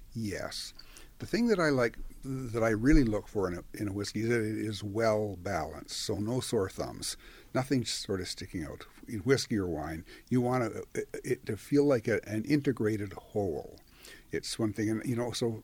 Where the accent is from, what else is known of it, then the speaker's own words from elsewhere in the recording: Ontario, Canada; I'm from Ontario, and quite honestly, I don't follow the prices everywhere.